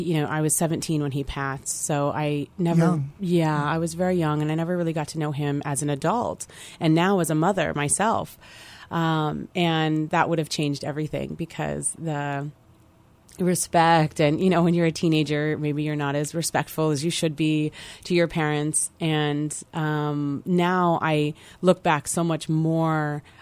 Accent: Oregon, United States; also born or lived in Colombia; now in Hawaii, United States; I was raised in Oregon. I was born, though, in Colombia, the country of Colombia, but raised in Oregon, and I've been in Hawaii for about 14 years.

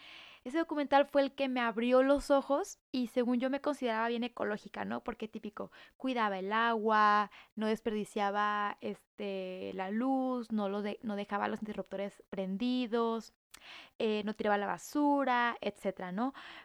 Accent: Culiacán, Sinaloa, Mexico; Yo vengo de Culiacán, de Culiacán, Sinaloa, de un estado del norte de México

